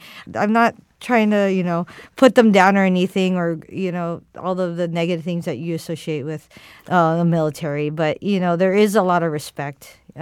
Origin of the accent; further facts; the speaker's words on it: California, United States; being an Asian American kid growing up in California, whatever that comes out of me is, it comes out on a plate.